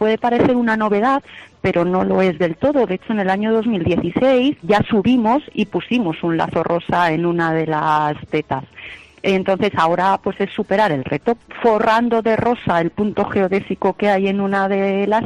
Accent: Guadalajara, Castilla-La Mancha, Spain; yo soy nacida en Guadalajara, criada allí. Circunstancialmente estoy trabajando en Madrid

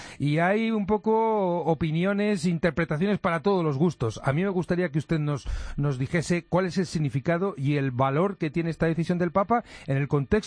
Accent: Madrid, Community of Madrid, Spain; como españoles, como católicos y en mi caso también como madrileño

